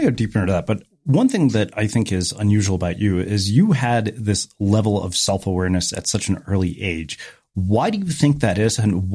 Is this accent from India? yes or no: yes; India; I'm Indian, man.